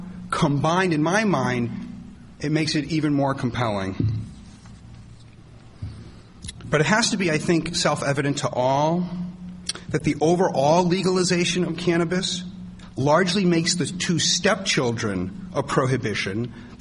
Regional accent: Massachusetts, United States; now in Oregon, United States; no offense to Oregon or Washington or my home state of Massachusetts or Wisconsin or Colorado

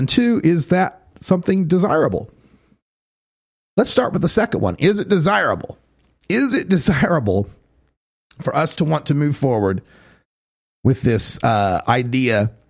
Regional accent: Idaho, United States; like, my life's dream is to see my home state of Idaho finally be legal, right?

